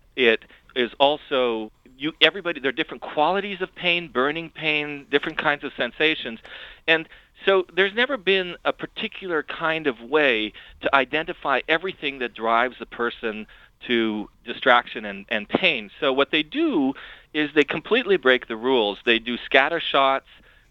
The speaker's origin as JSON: {"language": "English", "country": "Iran", "tie": "born or raised there", "said": "I grew up in Iran. I'm Iranian, and I grew up under the Shah."}